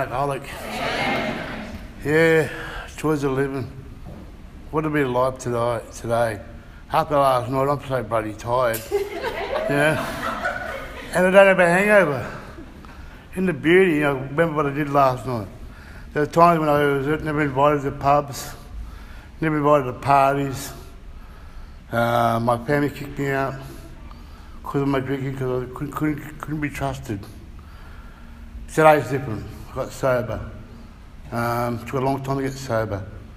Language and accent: English; Sydney, New South Wales, Australia; And I'm originally from Sydney. Please don't hold that against me.